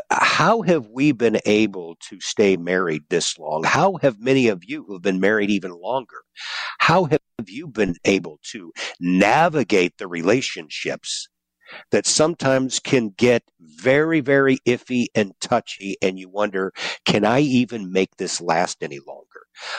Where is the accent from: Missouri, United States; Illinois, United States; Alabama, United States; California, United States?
Missouri, United States; St. Louis; I got a job back in here in my hometown in St. Louis